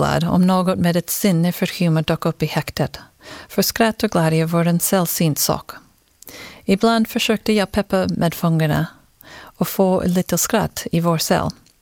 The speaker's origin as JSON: {"language": "Swedish", "country": "Mexico", "tie": "born there", "second_language": "Swedish", "said": "Jag är född i Mexiko, men jag hade en amerikansk pappa och en svensk mamma. Vi hade bara möjlighet att besöka Sverige 3 gånger under min uppväxt, så jag lärde mig aldrig språket."}